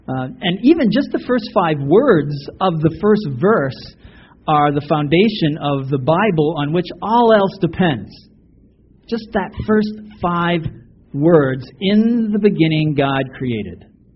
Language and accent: English; Massachusetts, United States; born there; accent: New England; I was born in Massachusetts. Kind of gives context, right? Gives you an idea of like, oh, okay, he's from New England. That's why he talks funny.